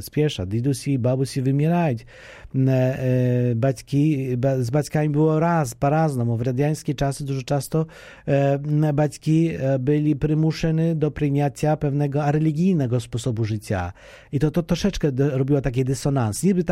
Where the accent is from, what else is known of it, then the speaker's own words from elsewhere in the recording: Poland; Ukrainian is a second language; Українська, і ми то слышимо, ми поляки дуже задоволені з тієї служби українських молодих людей